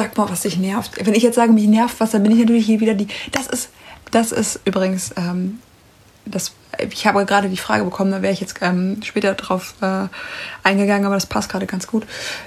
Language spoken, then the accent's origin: German; North Rhine-Westphalia, Germany; ich komme aus dem Pott.